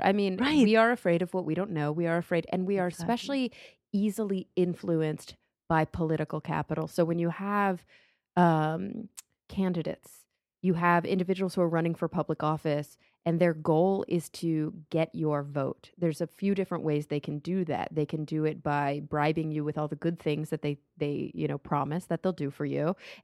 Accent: Texas, United States; If I didn't have it, I might be a little bit more close-minded than, especially growing up in Texas. Gosh, what if I had never left Texas?

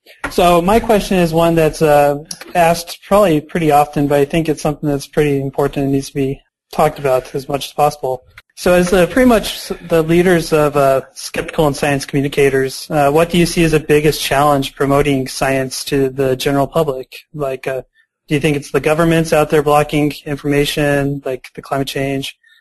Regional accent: San Francisco, California, United States; I'm from the San Francisco Bay Area. I'm a programmer out here

